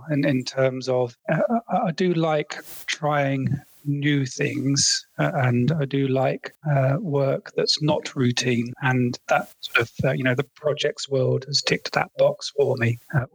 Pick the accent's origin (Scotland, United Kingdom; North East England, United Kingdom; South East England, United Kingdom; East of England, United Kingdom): East of England, United Kingdom; Stevenage; I grew up in Stevenage, which is a post-war new town just outside of London. So it's a really interesting town. I mean, I say it's interesting. I no longer live there, but it was great growing up there. It's quite multicultural